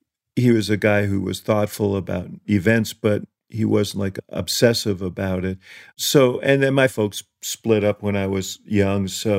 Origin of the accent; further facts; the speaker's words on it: New York, United States; I grew up in Stuyvesant Town, New York. Now it's like luxury rental. Then it was an austere housing development built for returning war veterans.